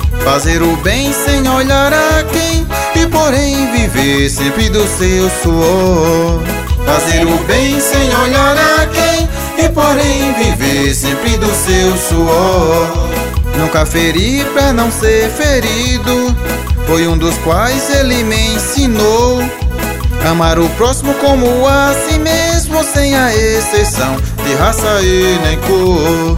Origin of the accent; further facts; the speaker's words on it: Messias, Alagoas, Brazil; E por falar no interior, Messias, minha cidade natal. Alô, Fazenda Esperança, onde foi nascido e criado.